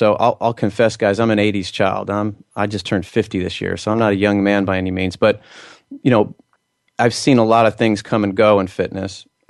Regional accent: Houston, Texas, United States; I grew up here in Houston as kind of a gym rat.

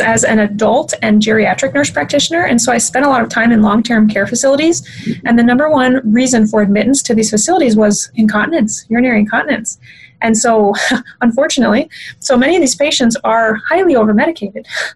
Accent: Midwest, United States; I was raised again in the Midwest, and my family just never really took us as children to see the doctors.

